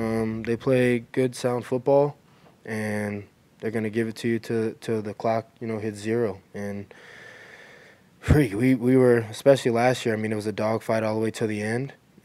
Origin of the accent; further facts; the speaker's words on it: Sanford, Florida, United States; also born or lived in Fernandina Beach; I was born in Fernandina Beach. People think I was born in Sanford, though.